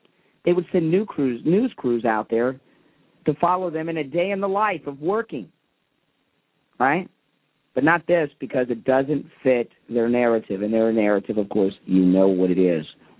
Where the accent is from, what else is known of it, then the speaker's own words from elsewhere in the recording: Ohio, United States; John Boehner, he's from my home state of Ohio.